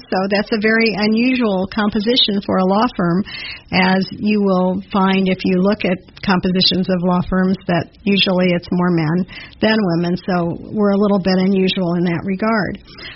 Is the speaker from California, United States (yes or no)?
no; Kansas City, Missouri, United States; Well, born and raised in Kansas City, went away to college, but came back to law school at UMKC Law School